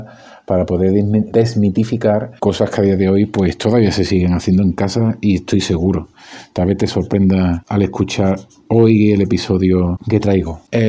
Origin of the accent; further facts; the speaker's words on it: Spain; ya sabes que yo soy español